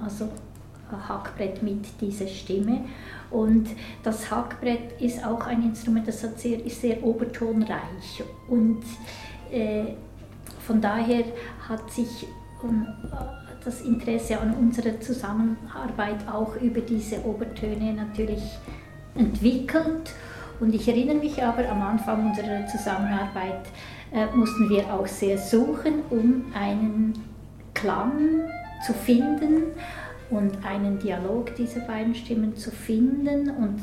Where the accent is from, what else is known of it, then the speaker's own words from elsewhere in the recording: Appenzell, Switzerland; ich bin Appenzellerin, ich bin mit dieser Musik aufgewachsen.